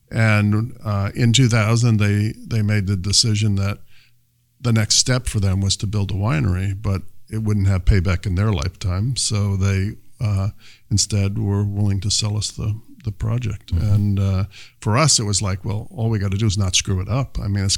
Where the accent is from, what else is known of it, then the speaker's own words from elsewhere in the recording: Madison, New Jersey, United States; Both my wife and I grew up in Madison, New Jersey. We both went to school in New England.